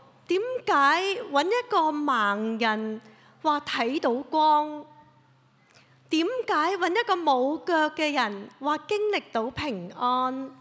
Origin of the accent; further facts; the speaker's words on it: Hong Kong; also born or lived in China; 我在内地出世，几岁的时候发现个眼出现了白点，这只左眼是假的，所以这么漂亮。于是就来到香港读盲校。